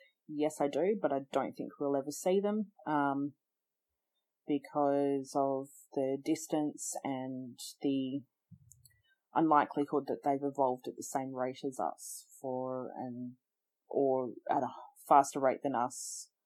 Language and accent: English; Australia; Well, I'm Australian, so we don't really fully follow either